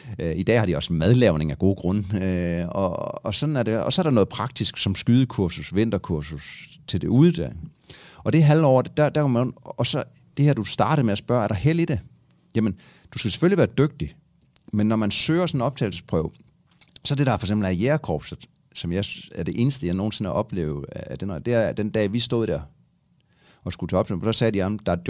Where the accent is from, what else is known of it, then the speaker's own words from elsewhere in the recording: Region of Southern Denmark, Denmark; jeg kommer fra en gård på Fyn, hvor jeg er opvokset. Typisk landbrug fra de der tider, som starter småt og vokser op, hvor jeg har haft en fri barndom